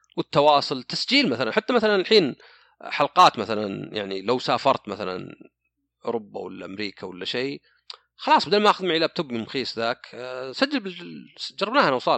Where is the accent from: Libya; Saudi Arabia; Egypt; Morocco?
Saudi Arabia; لا مثلا احنا عندنا في السعوديه ممكن تشتري شاورما ب4 ريال